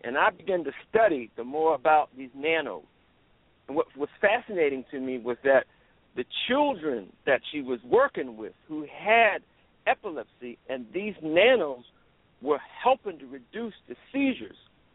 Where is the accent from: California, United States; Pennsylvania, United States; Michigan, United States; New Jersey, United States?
Pennsylvania, United States; Philadelphia; I'm from Philadelphia originally, so this is in Philadelphia.